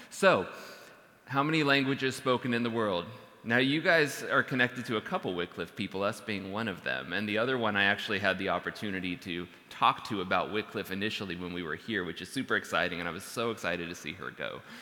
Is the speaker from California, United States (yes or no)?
yes; California, United States; Though we come from California, we got connected all the way with the church up here.